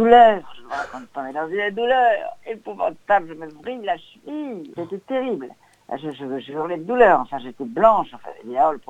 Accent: Hauts-de-France, France; moi, je suis du Nord. Moi, je peux me baigner partout en France.

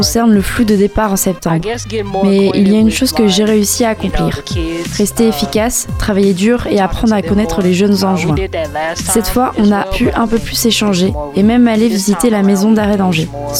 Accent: Southern United States, United States; la population est si diversifiée chez nous, mais on garde cette ambiance du sud des États-Unis. Ça passe par notre accent

